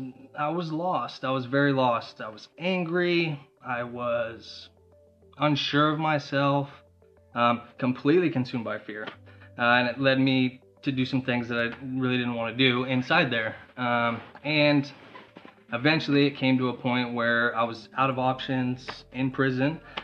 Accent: Arizona, United States; Okay. Well, I'm from Arizona, and I grew up in a divorced household.

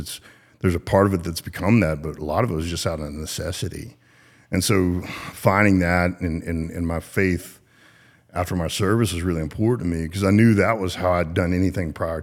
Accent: Garland, Texas, United States; also born or lived in Arkansas; And for context, I grew up in Garland, born in Arkansas, moved to Garland, played football at the Naval Academy

